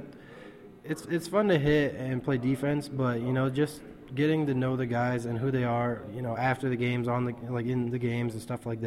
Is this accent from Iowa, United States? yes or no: yes; Iowa, United States; I'm from Iowa, so I kind of live next to the university, so it's kind of similar